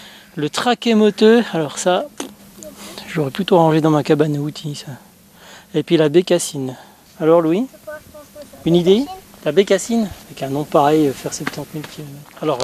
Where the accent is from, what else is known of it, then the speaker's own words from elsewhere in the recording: La Chaux-de-Fonds, Neuchâtel, Switzerland; je viens de La Chaux-de-Fonds